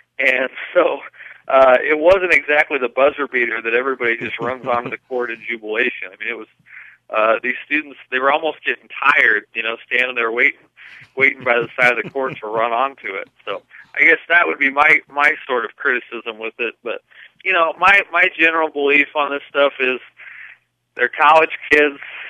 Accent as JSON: {"language": "English", "town": "Rising City", "region": "Nebraska", "country": "United States", "tie": "born or raised there", "said": "You're growing up in Rising City, Nebraska, you know, 7 miles down the road from Shelby."}